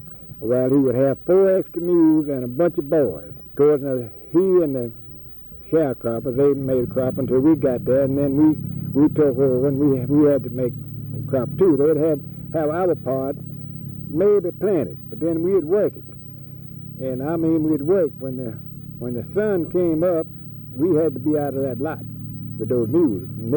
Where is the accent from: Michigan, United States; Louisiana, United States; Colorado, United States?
Louisiana, United States; No, sir, I was in Mississippi. We were raised in Louisiana, but our place joined the Mississippi line.